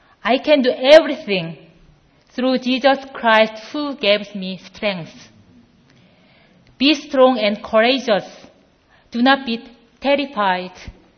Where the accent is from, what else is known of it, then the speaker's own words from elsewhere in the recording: Gimje, North Jeolla, South Korea; English is a second language; I was born in South Korea in 1972. My hometown is Gimje, which is famous for rice farm. In my hometown, wherever you go, you can see only rice farm and fields. My parents were Buddhist.